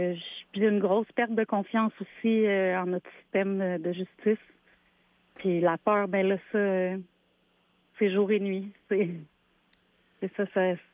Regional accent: Canada; je suis canadienne

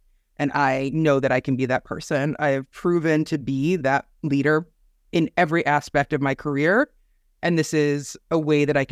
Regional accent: New Haven, Connecticut, United States; also born or lived in Hamden; Like maybe there was a culture here that was different than I had experienced before growing up in New Haven and Hamden.

